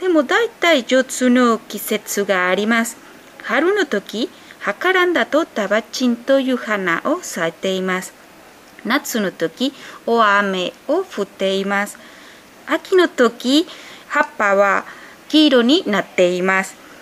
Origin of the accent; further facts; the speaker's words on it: Mexico; Japanese is a second language; now in Nagaoka, Japan; メキシコから参りました。